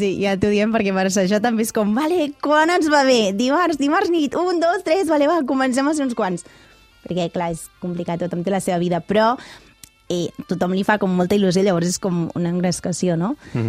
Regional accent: Caldes, Catalonia, Spain; que jo sóc de Caldes

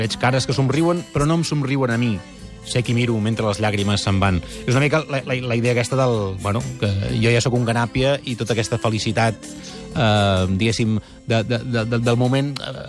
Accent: Catalonia, Spain

